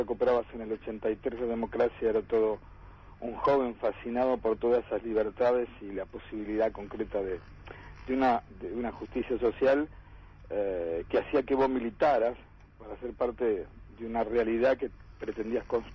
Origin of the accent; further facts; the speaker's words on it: Santa Fe, Argentina; Y el otro gran tema que tiene Santa Fe es, como santafesino y recorriendo todo el país